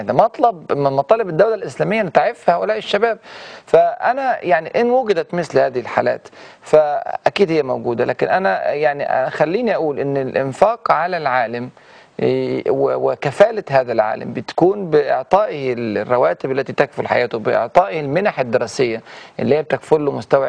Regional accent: Egypt

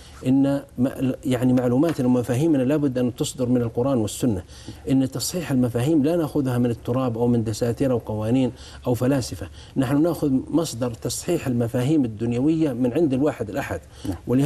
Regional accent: Saudi Arabia; عندنا في السعودية

